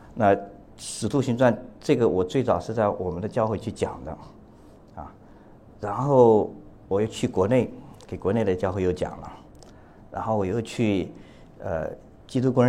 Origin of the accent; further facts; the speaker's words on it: China; 我们中国人比较小心一点啊